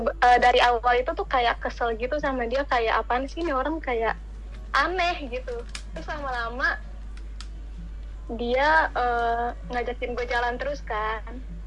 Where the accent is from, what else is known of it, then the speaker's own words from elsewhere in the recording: Jakarta, Indonesia; gue dari Jakarta.